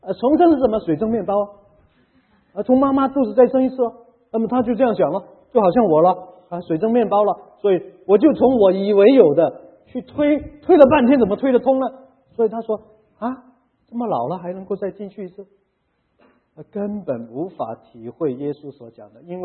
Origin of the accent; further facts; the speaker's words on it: Macau; born there; 我大家都知道我是澳门出生的啊！啊，那个时候的澳门跟现在澳门完全不同了，你可能最近去过了啊。不过我那个时代的澳门啊，哇，那个完全不同，那个是葡萄牙殖民地